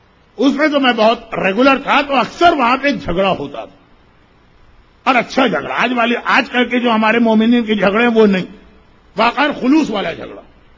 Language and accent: Urdu; Karachi, Sindh, Pakistan; میرا بچپنا رضویہ سوسائٹی میں گزرا، جو کراچی کا ایک بہت ہی مشہور، اس اعتبار سے مشہور محلہ ہے کہ وہ ساری صاحبان ایمان کی بستی